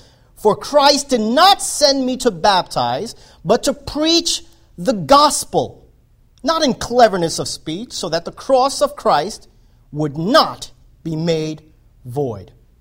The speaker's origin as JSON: {"language": "English", "town": "New York City", "region": "New York", "country": "United States", "tie": "born or raised there", "said": "I was a city-bred kid. I grew up in New York City. I never had a cherry tree in my house. until I got to Pennsylvania."}